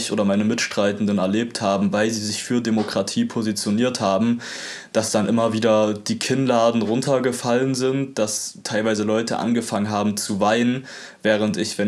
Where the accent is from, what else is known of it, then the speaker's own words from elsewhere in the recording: Zwickau, Saxony, Germany; aus Orten wie meiner Heimatstadt Zwickau